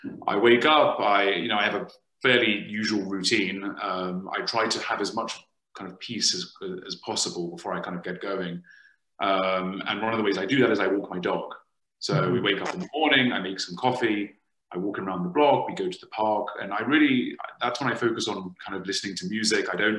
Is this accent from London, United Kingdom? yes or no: yes; London, United Kingdom; I was born and raised in London